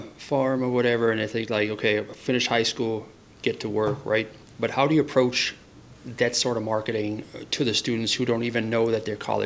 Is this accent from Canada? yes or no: no; Germany; moved away as an adult; now in Tampa, United States; I came here from Germany at the age of 22, started work, and I had friends that I met at the gym